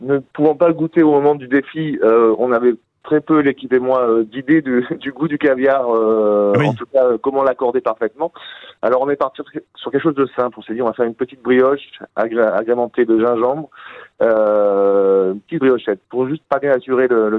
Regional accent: Corsica, France; born there; je suis né en Corse

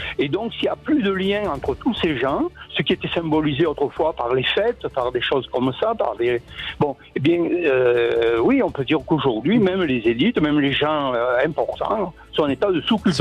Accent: France; je suis né en Bien France, sûr.

